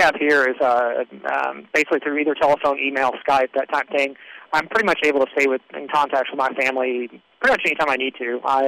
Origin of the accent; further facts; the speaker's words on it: Somerset, Kentucky, United States; moved away as an adult; now in San Antonio, United States; Well, I'm originally from Somerset, Kentucky. I came to San Antonio when I was on active duty, stayed in the area, went to law school there. I work in San Antonio.